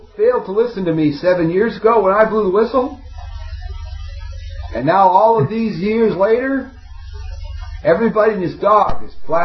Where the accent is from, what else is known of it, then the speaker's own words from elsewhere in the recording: Canada; Because I'm a Canadian, not a Yankee.